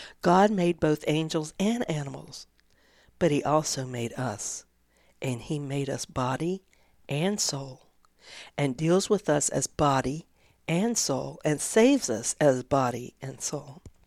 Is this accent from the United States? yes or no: yes; Florida, United States; And I grew up down in Florida, and in Florida, especially when I was growing up, there was a church on every corner